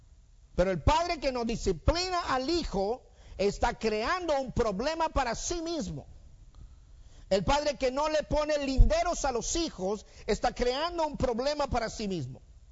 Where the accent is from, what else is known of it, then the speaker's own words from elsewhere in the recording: Mexico; now in United States; cuando yo vengo de México a los Estados Unidos, hijo de pastor, toda mi vida he crecido en la iglesia, vengo a los Estados Unidos, empiezo a notar una situación bastante diferente en este país, a diferencia de en mi país, México.